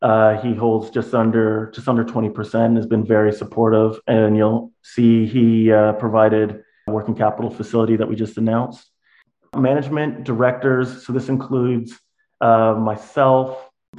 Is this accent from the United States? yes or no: no; Toronto, Ontario, Canada; So I'm a mining engineer by training, born and raised in Toronto, but I've spent most of my career working in Africa and Brazil.